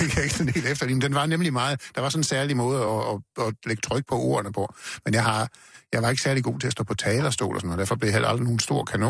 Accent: Central Denmark Region, Denmark

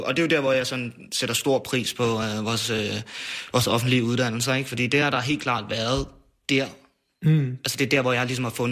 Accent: Værløse, Capital Region of Denmark, Denmark; jeg kommer fra Værløs, ikke? Som jo er en helt almindelig forstad uden for København, 20 km fra København.

